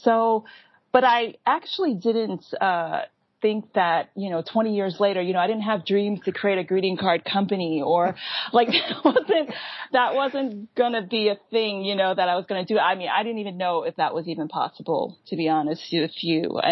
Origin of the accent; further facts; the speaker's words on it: Boston, Massachusetts, United States; I mean, I grew up in Boston, so there were plenty of snowy winters, and we totally did that when we were kids.